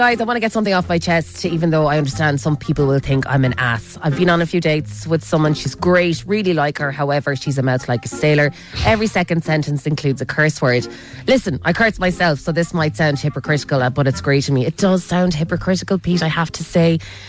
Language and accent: English; Ireland; Sometimes we're Irish. Sometimes it comes out.